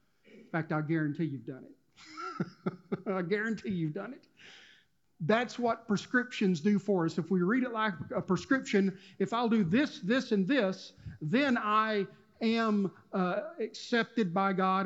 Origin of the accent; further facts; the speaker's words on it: Texas, United States; I can say that. I'm a Texan.